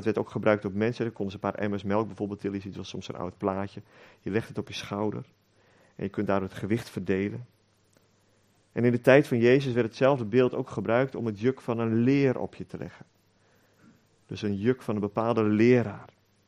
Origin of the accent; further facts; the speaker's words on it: Lelystad, Flevoland, Netherlands; Ik ben opgegroeid in Lelystad en daar zaten we in de gemeente.